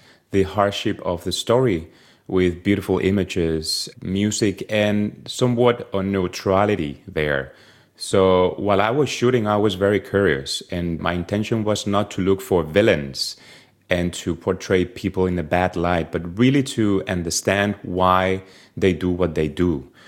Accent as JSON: {"language": "English", "country": "Spain", "said": "So yeah, I'm from Spain and it's been a discovery, all this."}